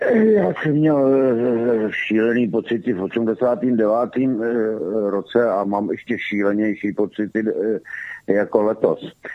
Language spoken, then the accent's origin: Czech; Prague, Czechia; Zaprvé jsem Pražák a bydlel jsem v té době ještě v Praze.